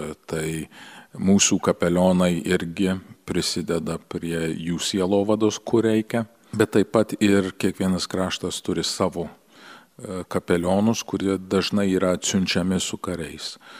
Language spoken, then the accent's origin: Lithuanian; California, United States; kai augau Kalifornijoje